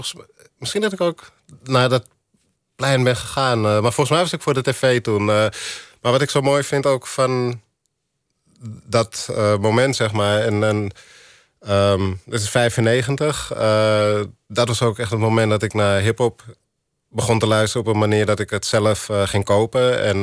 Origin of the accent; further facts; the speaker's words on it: Amsterdam, North Holland, Netherlands; Ik kom uit de Bijlmermeer. Alle flats en alle garages, al het beton, de metro's, de geluiden, de graffiti op de muren. De trappenhuizen, weet ik veel, de junkies.